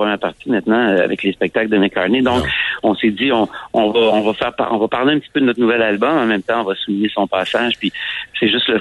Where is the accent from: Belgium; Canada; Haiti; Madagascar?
Canada; Cap-Rouge, Quebec; quand j'étais petit, à Cap-Rouge, chez ma mère, mon père.